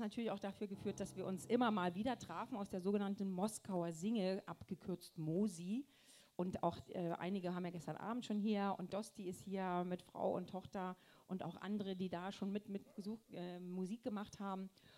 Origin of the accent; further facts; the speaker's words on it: Niesky, Saxony, Germany; Ich komme aus der Oberlausitz, aus dem Weltdorf Niesky in der Nähe von Görlitz